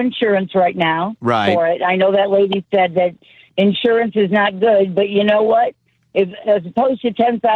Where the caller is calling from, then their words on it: St. Joseph, Missouri, United States; also born or lived in Illinois; I'm calling from St. Joe, Missouri.